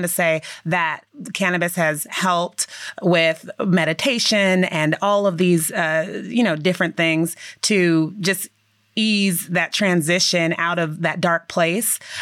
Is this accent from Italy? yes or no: no; California, United States; I'm from California. I'd never heard of California sober.